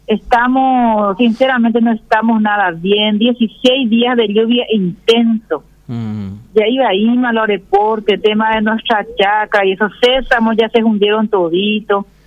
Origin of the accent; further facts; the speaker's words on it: Concepción, Paraguay; como paraguayo